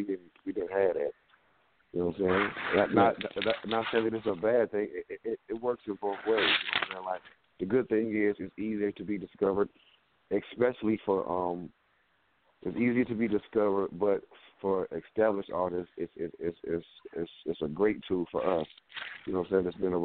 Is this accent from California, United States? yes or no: no; Cleveland, Ohio, United States; moved away as an adult; we came from Cleveland, Ohio. You know, we took one-way bus tickets out to Los Angeles